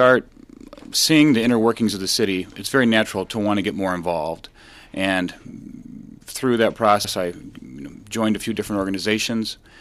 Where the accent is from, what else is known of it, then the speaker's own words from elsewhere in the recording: Dearborn Heights, Michigan, United States; I grew up in Dearborn Heights. I attended Divine Child High School.